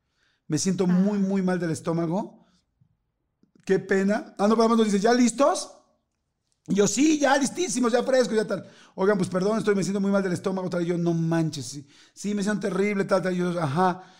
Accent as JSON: {"language": "Spanish", "country": "Mexico", "said": "como somos los mexicanos"}